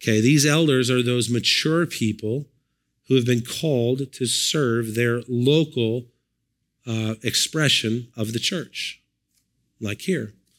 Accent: United States; I'm so thankful I'm an American.

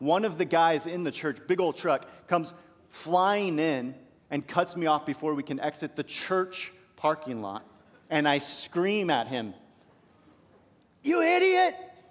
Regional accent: California, United States; I grew up in California, and I'm a Christian.

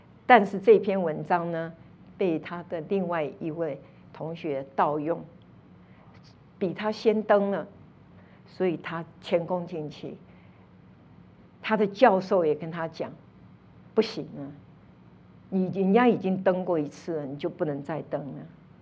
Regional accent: Taiwan; 所以我是从台湾来的，那个时候台湾很流行这个啊。

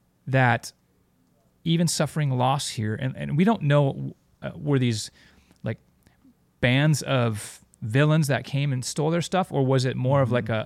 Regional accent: United States; I am so American and entrenched in my like way of living

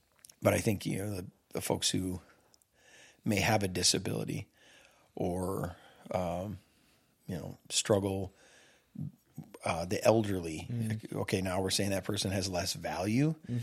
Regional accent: Midwest, United States; it's like being a Midwesterner. There's certain things we're not going to understand about being from the South, right?

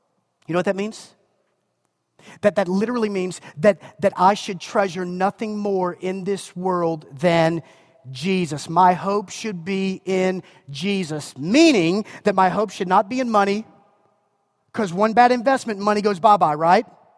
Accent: United States; And let me just tell you, I'm an American, man. I promise, I consider myself unbelievably blessed to live in the United States. I'm as proud to be an American as

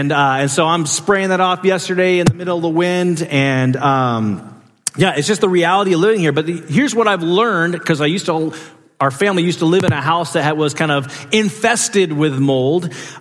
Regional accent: Alaska, United States; I grew up in Alaska, and so it's very dry there, but living in the Northwest, like Washington or Oregon

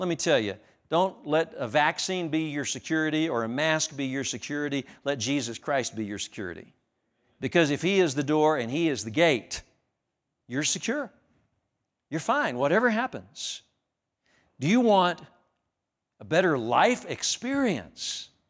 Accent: Amarillo, Texas, United States; I grew up in Amarillo. We didn't know where the key was to the front door, right?

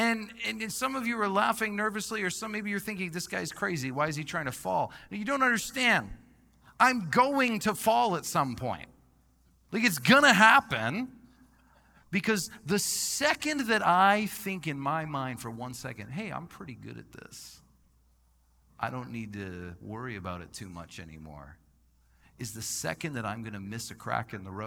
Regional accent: Canada; moved away as an adult; now in Visalia, United States; I immigrated from Canada in 2019 to marry my wife. And when I moved here, I had to live with my sponsor.

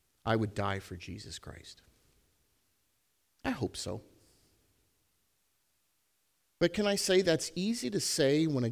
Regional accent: Pennsylvania, United States; I don't get out as much anymore, but I grew up in Pennsylvania, so I did a lot of bow hunting.

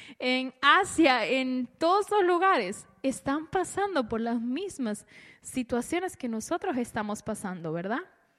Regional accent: Honduras; yo soy de Honduras, mi familia está por allá por Honduras

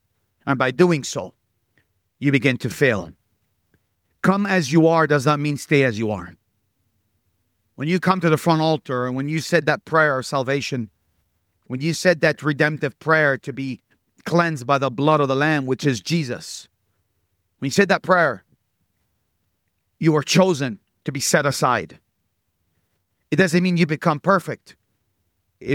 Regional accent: Bethlehem, West Bank, Palestine; also born or lived in Jerusalem; That's where I'm from. I was born in Jerusalem. I grew up in the birth city of Jesus Christ, the city of Bethlehem.

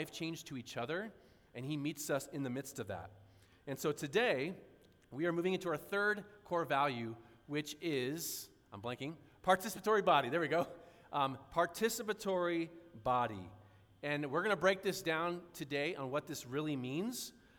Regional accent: San Diego, California, United States; I'm from San Diego originally, so we kind of had the luxury of going to a lot of cool places.

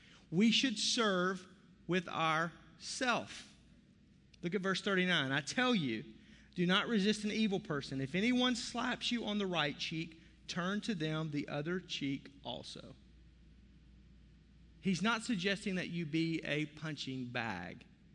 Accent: Arkansas, United States; Multiple syllables, and I'm from Arkansas.

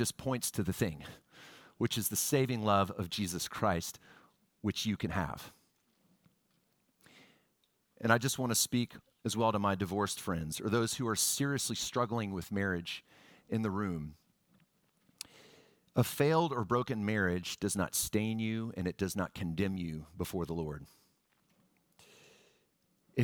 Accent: Houston, Texas, United States; I grew up in Houston, got 93Q on the radio.

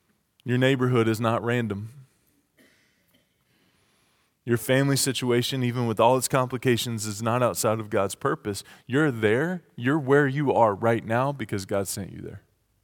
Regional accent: the South, United States; I'm from the South. You've got to remember that.

